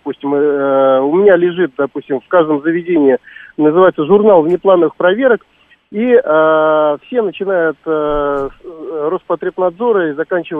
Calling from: Tver, Tver Oblast, Russia; я из Твери.

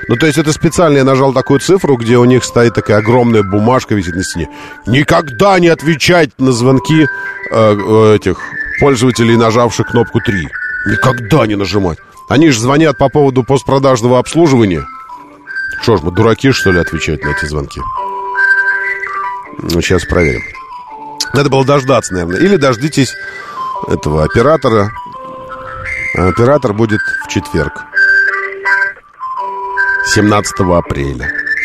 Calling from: Moscow, Russia; да. Я из Москвы звоню.

